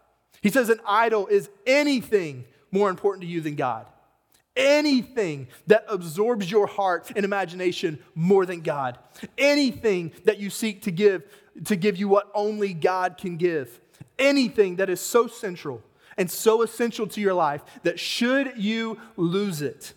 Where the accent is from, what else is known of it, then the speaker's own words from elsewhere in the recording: Clinton, Tennessee, United States; I grew up in Clinton, so I say Knoxville because if you lived in Clinton, you got to go to Knoxville if you want to do anything, okay?